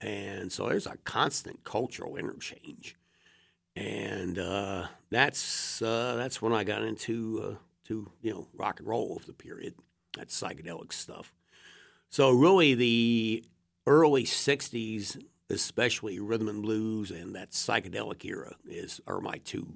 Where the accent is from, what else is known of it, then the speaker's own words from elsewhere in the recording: Arlington, Virginia, United States; I was from the East Coast, Arlington, Virginia.